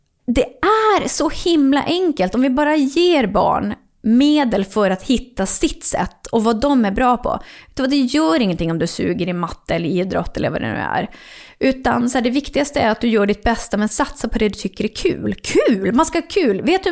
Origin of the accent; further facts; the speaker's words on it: Norrland, Sweden; Inte där jag bor nu, men jag kommer ju ändå från Norrland.